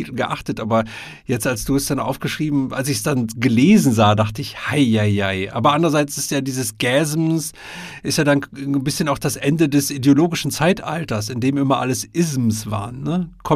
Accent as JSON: {"language": "German", "region": "North Rhine-Westphalia", "country": "Germany", "said": "ich bin ja Westfale und komme aus dem Münsterland oder aus der Nähe des Münsterlandes."}